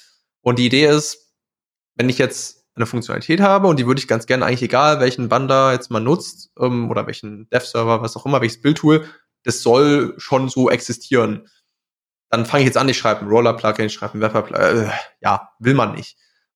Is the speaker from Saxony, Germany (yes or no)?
yes; Leipzig, Saxony, Germany; der aktuell in Leipzig wohnt, meine Heimatstadt, liebe Grüße gehen raus.